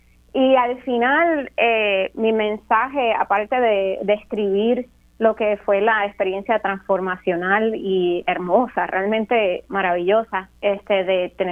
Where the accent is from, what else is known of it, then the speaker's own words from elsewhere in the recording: Jayuya, Puerto Rico; cuando era chiquita y estaba creciendo en Jayuya